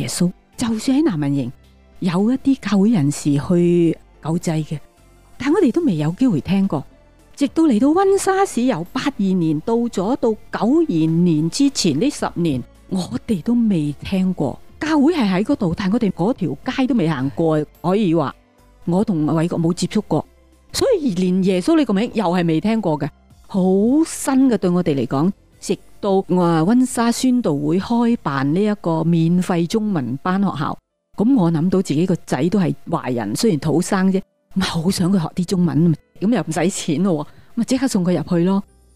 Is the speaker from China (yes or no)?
no; Cambodia; moved away as an adult; 直到离开了我们的家乡，我们都没听过耶稣。我只是知道圣诞节，我在柬埔寨唯一未战争前我所知道就是圣诞节